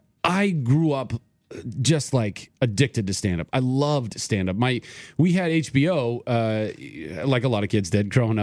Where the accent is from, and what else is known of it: Ventura, California, United States; born or raised there; also born or lived in Ohio